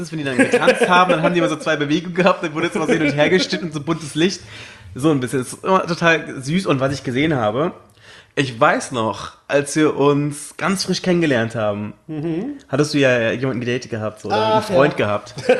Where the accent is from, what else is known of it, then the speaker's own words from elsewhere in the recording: Berlin, Germany; ich bin aus Deutschland. Und woher? Berlin.